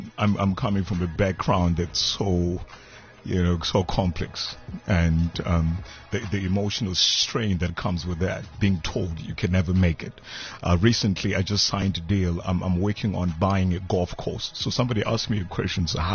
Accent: South Africa; I'm solid South African.

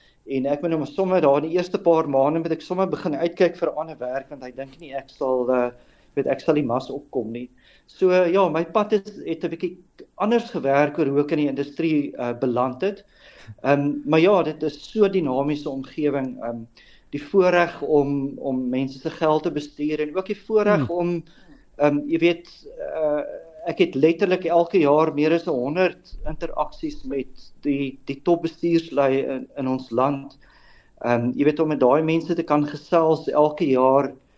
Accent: Potchefstroom, North West, South Africa; Ek het op Potchefstroom groot geword. Op 'n hoër volksskool Potchefstroom skool gegaan en ek het ook daar gestudeer.

